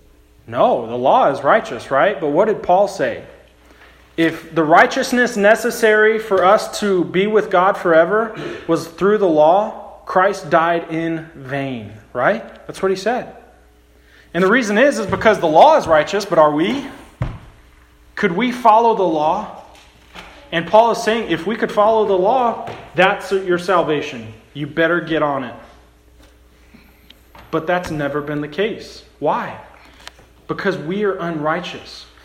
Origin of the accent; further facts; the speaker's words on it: Utah, United States; Okay, I'm from Utah.